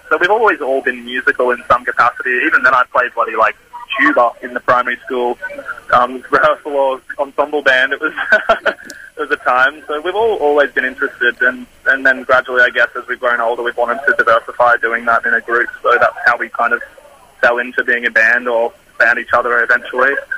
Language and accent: English; Sunshine Coast, Queensland, Australia; I grew up on the Sunshine Coast